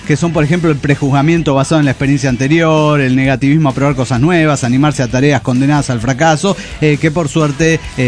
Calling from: Parral, Chihuahua, Mexico; Les saluda la flaca de Parral, Chihuahua.

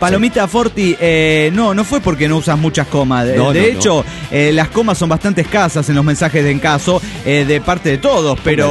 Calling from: Everett, Washington, United States; de Everett, Washington.

